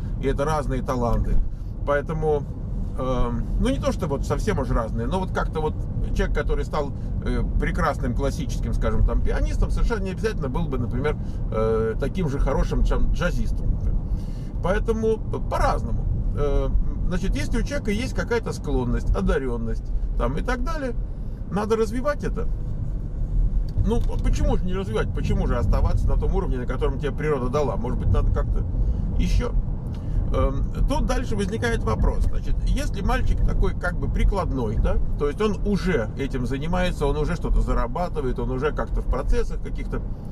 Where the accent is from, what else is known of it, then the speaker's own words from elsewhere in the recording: Kemerovo, Kemerovo Oblast, Russia; Я из Сибири, город Кемерово.